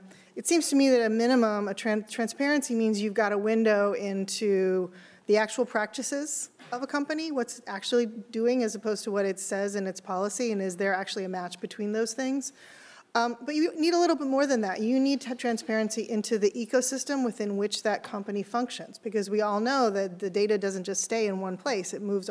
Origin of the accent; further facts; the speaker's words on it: California, United States; the study that I think actually was in my home state of California